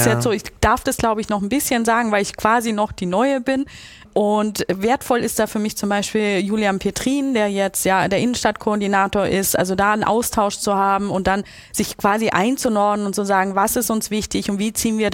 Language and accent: German; Bavaria, Germany; now in Hamburg, Germany; ich komme aus Franken, ich kriege ganz viel Besuch, nicht nur aus Franken, auch aus den Ländern, wo ich gelebt habe